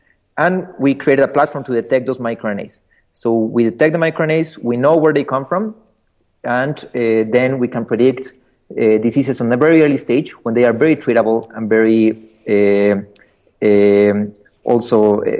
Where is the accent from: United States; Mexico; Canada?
Mexico; Well, I'm originally from Mexico.